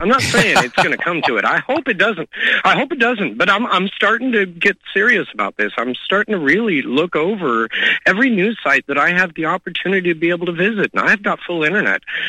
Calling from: California, United States; Well, Mike, did you notice that I'm calling from Northern California?

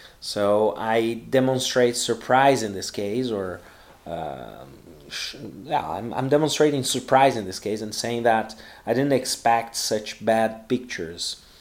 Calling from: Porto Alegre, Rio Grande do Sul, Brazil; English is a second language

